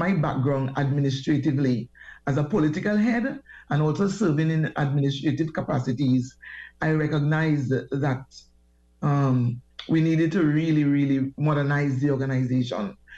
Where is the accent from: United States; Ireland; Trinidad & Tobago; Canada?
Trinidad & Tobago; Tobago; I come from a community. I grew up in the Fisher Folk community in Tobago.